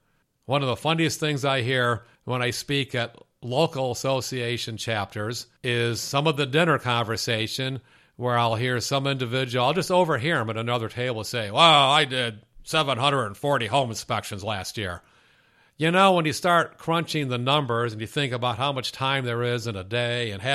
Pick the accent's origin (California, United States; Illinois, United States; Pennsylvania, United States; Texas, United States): Illinois, United States; In Illinois, my home state, there are 3 ASHI chapters.